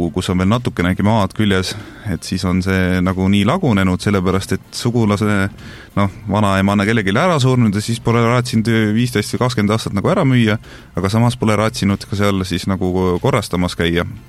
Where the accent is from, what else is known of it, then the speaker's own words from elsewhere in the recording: Jõgeva, Jõgeva County, Estonia; No mina olen ikkagi maad pärit, et jägevamal üles kasvanud, et siis aednike laps, et nagu talu elu näinud